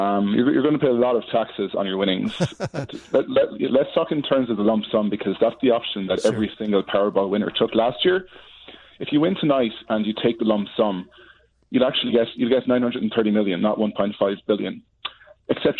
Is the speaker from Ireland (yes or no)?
yes; Munster, Ireland; now in United States; I'm from Tipperary.